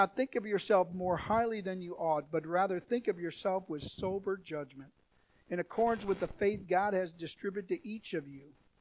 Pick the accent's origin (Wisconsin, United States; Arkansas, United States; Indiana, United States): Wisconsin, United States; Milwaukee; It used to be when I grew up in Milwaukee